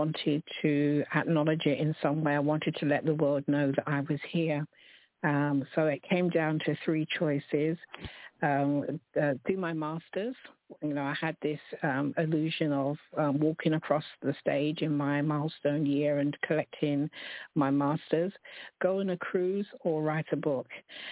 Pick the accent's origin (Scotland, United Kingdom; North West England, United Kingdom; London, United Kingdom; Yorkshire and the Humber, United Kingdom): London, United Kingdom; I was born in London, still here, living in East London with my family.